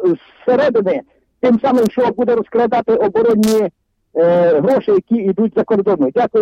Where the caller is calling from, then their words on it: Kyiv Oblast, Ukraine; Слава Ісусу Христу, слава Україні … Київщина.